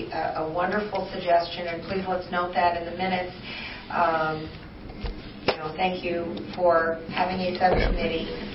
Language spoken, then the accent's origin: English; Indiana, United States; my home state of Indiana